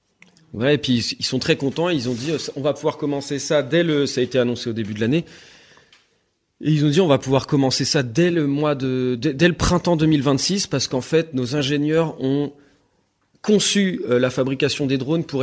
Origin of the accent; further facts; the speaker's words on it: Nantes, Pays de la Loire, France; Je suis nantais